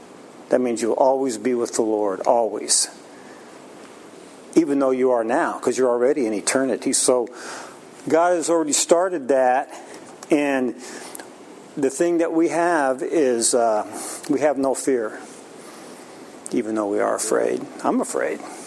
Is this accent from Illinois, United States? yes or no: yes; Illinois, United States; Now, I grew up in Illinois, and we had lots of wheat fields, tons of wheat fields.